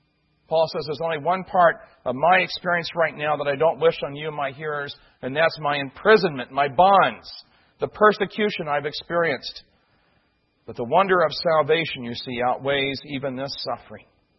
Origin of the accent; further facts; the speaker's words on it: Midwest, United States; As I was growing up in the Baptist circles I grew up in the Midwest, there was an old gospel song we used to sing